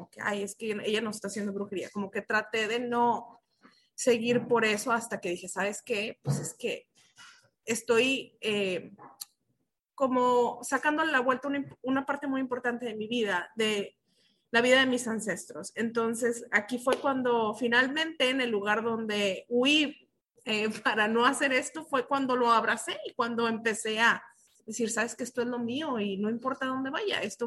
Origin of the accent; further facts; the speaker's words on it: Mexico; Porque el catolicismo que como mexicano nosotros profesamos o como brujas es 100% cultural